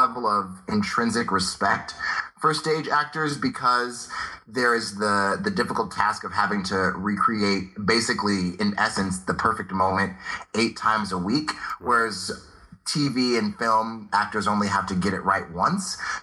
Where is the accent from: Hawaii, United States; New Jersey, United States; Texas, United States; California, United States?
California, United States; So I grew up kind of in Southern California.